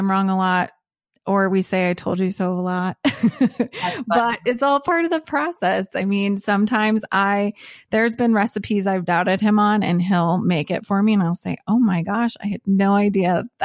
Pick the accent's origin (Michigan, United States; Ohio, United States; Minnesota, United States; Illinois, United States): Minnesota, United States; now in Indianapolis, United States; Yes, I'm from Minnesota originally, and Alex is from Indiana, and right now we reside in Indianapolis.